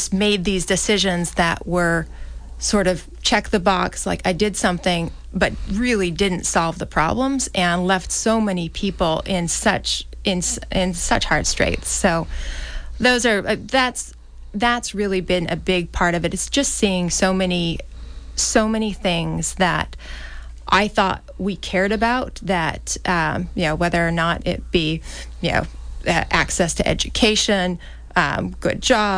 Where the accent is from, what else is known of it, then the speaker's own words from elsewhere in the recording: Utah, United States; born there; now in Newton, United States; So I was born in Utah. I'm the oldest of 6 kids.